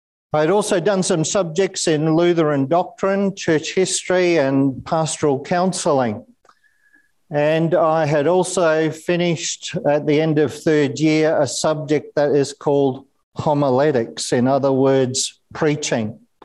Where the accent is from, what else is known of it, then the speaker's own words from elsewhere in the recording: Toowoomba, Queensland, Australia; it would be time for Clenda and me to go home to Toowoomba and for me to preach my first sermon in my hometown congregation in Toowoomba.